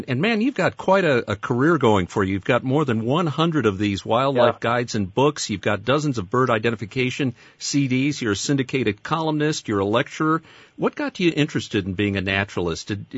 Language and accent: English; Palatine, Illinois, United States; I grew up in Palatine, Illinois.